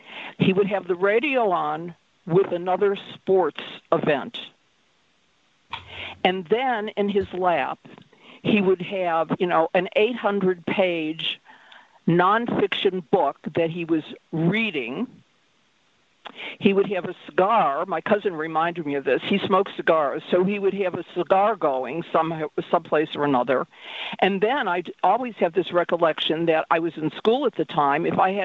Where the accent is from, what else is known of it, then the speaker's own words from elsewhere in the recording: Chicago, Illinois, United States; born there; I was born in Chicago, Illinois.